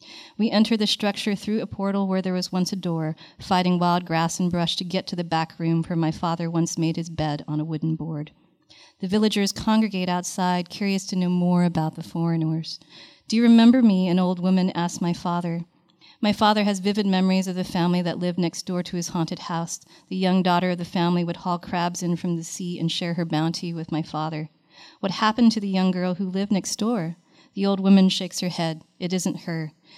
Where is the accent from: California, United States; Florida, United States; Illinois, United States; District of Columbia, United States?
California, United States; Riverside; also born or lived in Midwest; So I was born in the Midwest, but ultimately grew up in Southern California in Riverside, which is an interesting place. We grew up in a place called Highgrove.